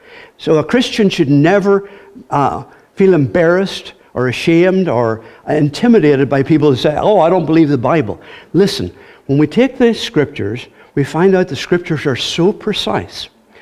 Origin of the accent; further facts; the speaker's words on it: Ireland; In case you're wondering, I am Irish.